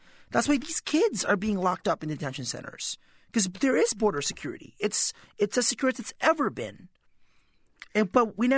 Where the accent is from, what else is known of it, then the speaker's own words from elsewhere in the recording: California, United States; I've been to Arizona and I'm from California, so I've been to San Diego.